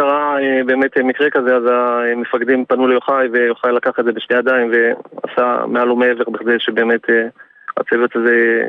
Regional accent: Netanya, Central District, Israel; אנחנו מנתניה. משפחה מנתניה.

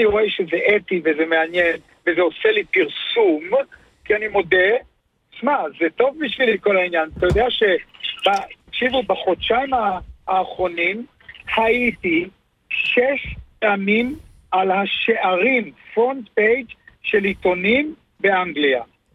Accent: Hungary; now in Israel; חבר'ה, אני הונגרי, ואני עזרתי גם להונגרים אתמול.

